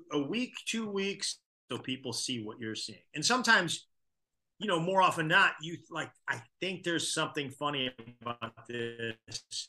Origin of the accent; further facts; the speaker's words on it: St. Louis, Missouri, United States; my hometown, St. Louis, is probably my favorite place to play.